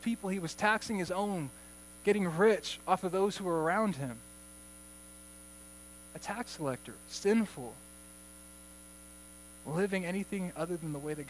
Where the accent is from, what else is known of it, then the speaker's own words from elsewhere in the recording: Santa Ana, California, United States; I grew up in Santa Ana living in an apartment, and we just lived in various apartments.